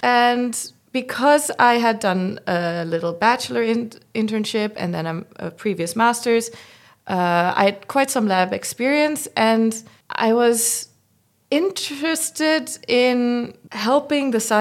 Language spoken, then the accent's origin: English; Utrecht, Netherlands; I'm from Utrecht, and I did my bachelor's here at the UU